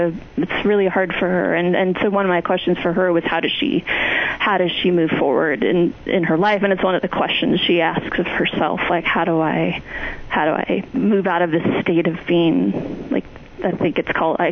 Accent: Sedona, Arizona, United States; also born or lived in Cottonwood / Clarkdale; I grew up in Sedona, Arizona, pretty famous town now. But I went to high school in the nearby towns of Cottonwood and Clarkdale.

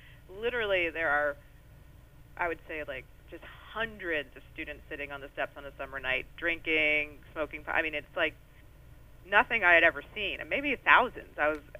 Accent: the South, United States; I'm from the South, so mostly I write, a lot of my settings are Southern.

